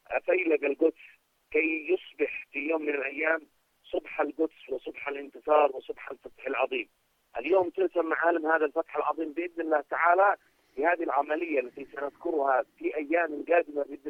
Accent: Yemen; ونحن من اليمن، من يمن الإيمان والحكمة، من يمن الصمود

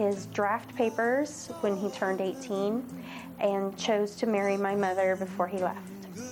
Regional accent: Indiana, United States; born there; I was born in northern Indiana near Chicago.

